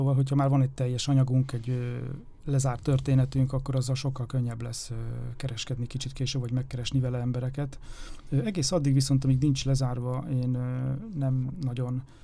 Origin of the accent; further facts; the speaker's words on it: Szombathely, Vas, Hungary; gyerekkoromban én Szombathelyről származom, és ott a határ mellett így rengeteg